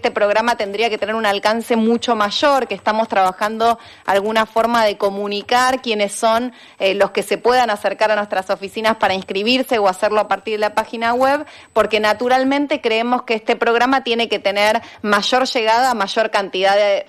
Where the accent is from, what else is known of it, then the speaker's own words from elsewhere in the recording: Argentina; pensarnos como argentinos y argentinas